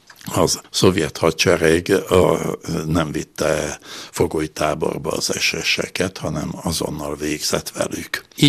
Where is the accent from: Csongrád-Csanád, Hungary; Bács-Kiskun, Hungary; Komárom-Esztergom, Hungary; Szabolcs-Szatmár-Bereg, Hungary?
Csongrád-Csanád, Hungary; Szeged; Szegedi vagyok